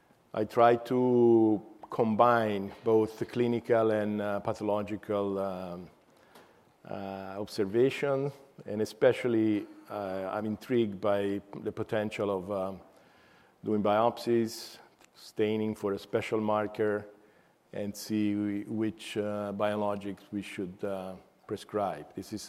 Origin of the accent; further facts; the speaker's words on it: Italy; now in United States; So I'm from Italy. I came to the United States in 1984, and then first California, then Florida